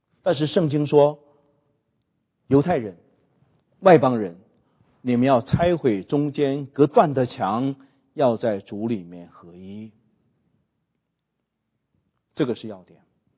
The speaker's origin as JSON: {"language": "Chinese", "country": "China", "said": "我1983年去上海读书，是我平生第一次离开我的老家"}